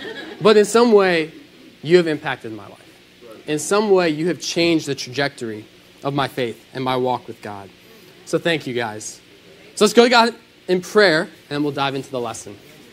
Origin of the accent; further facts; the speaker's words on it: Chicago, Illinois, United States; also born or lived in St. Louis, United States; I was born in St. Louis shortly after my parents moved back to Chicago, where I was raised.